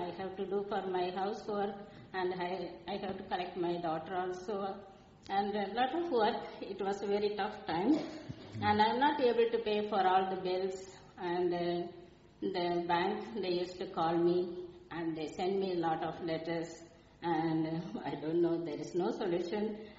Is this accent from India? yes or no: yes; India; moved away as an adult; now in Portadown, United Kingdom; No, I was born and brought up from India.